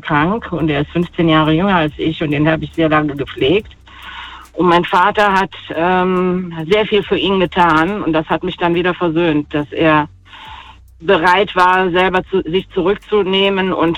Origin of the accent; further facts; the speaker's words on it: Turkey; Ich bin Türkin und mein Vater ist Perser